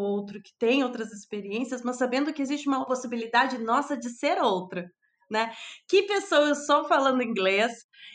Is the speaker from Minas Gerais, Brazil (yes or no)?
no; Porto Alegre, Rio Grande do Sul, Brazil; eu sou de Porto Alegre, antes que todo mundo pergunte de onde vem o meu sotaque engraçado.